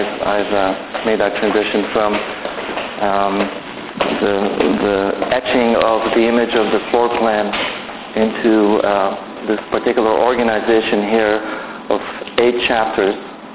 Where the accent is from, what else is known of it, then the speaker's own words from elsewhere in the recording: Canada; also born or lived in Hungary; coming from Hungary, moving to the West as a refugee, and growing up in Canada.